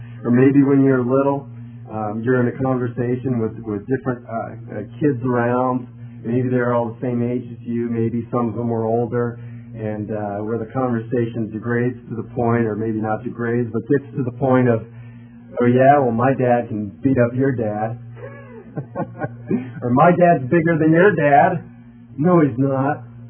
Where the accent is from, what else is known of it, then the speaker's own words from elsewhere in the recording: Delaware, Ohio, United States; he was in Delaware, Ohio, my hometown